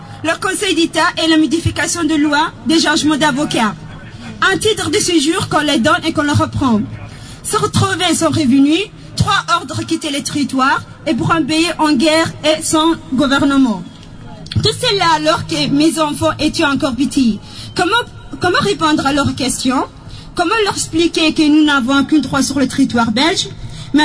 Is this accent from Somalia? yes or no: yes; Somalia; now in Belgium; je viens de Somalie. J'ai deux enfants qui sont nés ici et je suis en Belgique depuis maintenant 10 ans.